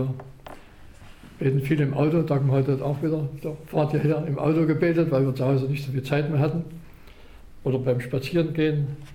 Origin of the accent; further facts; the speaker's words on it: Chemnitz, Saxony, Germany; ganz spät abend kam eine Taxe aus meiner Heimatstadt Chemnitz